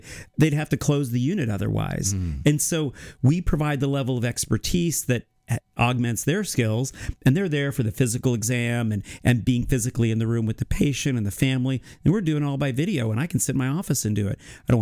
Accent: Iowa, United States; I mean, I'm from Iowa. Would I be here otherwise? I don't know. Probably not. But I left, trained in Utah, and I'm like, well, I kind of like Iowa. I'm going to come back.

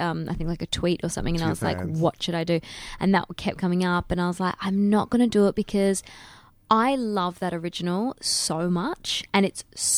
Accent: Perth, Western Australia, Australia; So that one's called … that's all about Perth and my hometown.

